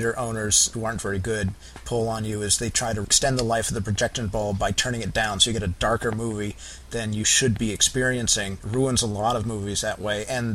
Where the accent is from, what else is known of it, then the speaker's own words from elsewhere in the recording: East Coast, United States; I'm from the East Coast and Stephen's from the West Coast, so as the show progresses, you may find that reflected in our attitude sometimes, or maybe not.